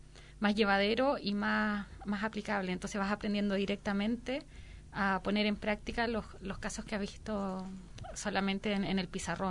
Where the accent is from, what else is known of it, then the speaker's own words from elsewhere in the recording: Chile; Catalan is a second language; perdoneu que no parli bé el català, però soc de Xile.